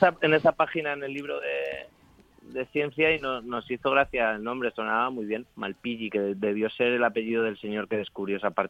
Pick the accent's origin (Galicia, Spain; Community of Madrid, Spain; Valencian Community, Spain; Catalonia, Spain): Community of Madrid, Spain; Parla; now in Madrid, Spain; Estoy en Madrid. Somos de Parla, pero yo me he mudado un poquito a más al centro de Madrid.